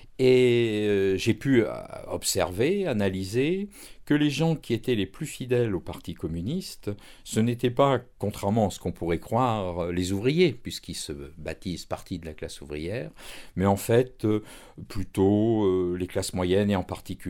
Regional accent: Barsac, Nouvelle-Aquitaine, France; born there; Donc moi, je suis né à Barsac.

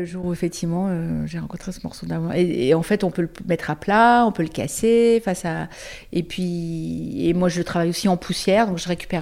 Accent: Paris, Île-de-France, France; now in Barnave, France; Je viens de Paris et je viens de m'installer là à Barnave depuis l'été dernier.

